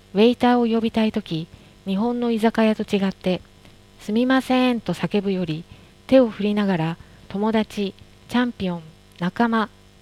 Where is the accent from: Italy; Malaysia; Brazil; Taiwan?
Brazil; Minas Gerais; Japanese is a second language; 東南部は4つの州から成り立っていて、そのうちの1つは私の出身地であるミナスジェライス州です。